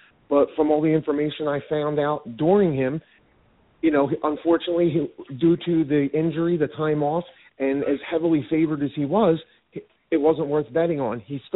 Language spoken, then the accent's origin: English; Atlantic City, New Jersey, United States; I'm from Atlantic City, New Jersey.